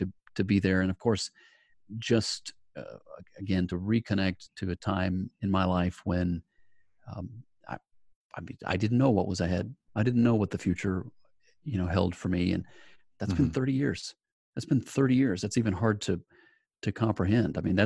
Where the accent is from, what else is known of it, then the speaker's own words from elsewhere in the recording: United States; Okay, so as an American, I can tell you